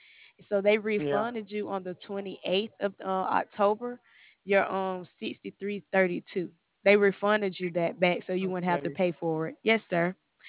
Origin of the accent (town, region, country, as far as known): Alabama, United States